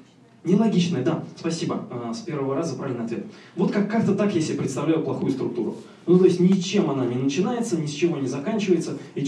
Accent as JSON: {"language": "Russian", "country": "Russia", "tie": "born there", "said": "я хотя родился в СССР и, как бы, ну, считаю себя русским человеком"}